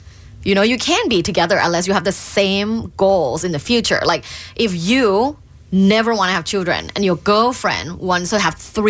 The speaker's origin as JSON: {"language": "English", "country": "Thailand", "moved": "yes", "lives_now": "United States", "said": "Like, I'm from Thailand. We don't have Christmas."}